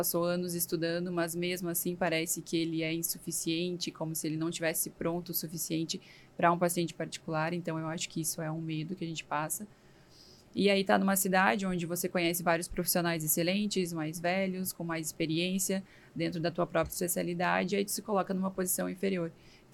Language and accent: Portuguese; Ijuí, Rio Grande do Sul, Brazil; now in Santa Maria, Brazil; trabalho atualmente em Santa Maria, no Rio Grande do Sul, sou natural de Juí, no Rio Grande do Sul